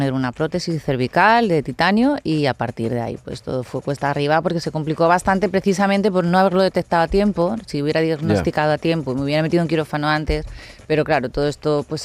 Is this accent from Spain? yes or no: yes; La Línea de la Concepción, Andalusia, Spain; Y a raíz de ahí, bueno, yo soy de La Línea, de Cádiz, de ahí me fui.